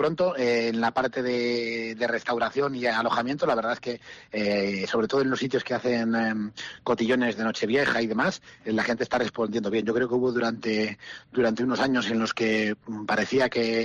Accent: Cantabria, Spain; Yo además soy parte de Líbaniego, o sea que defiendo también la tierra

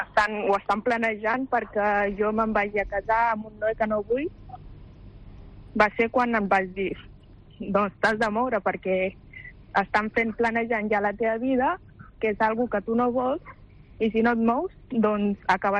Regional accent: Gambia; Jo soc de Gàmbia

